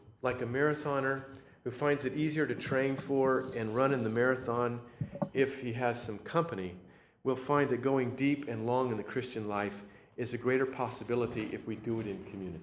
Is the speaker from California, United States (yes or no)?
yes; Sacramento, California, United States; I grew up in Sacramento, and I had an uncle who lived in Oakdale, so I was pretty familiar with the Central Valley.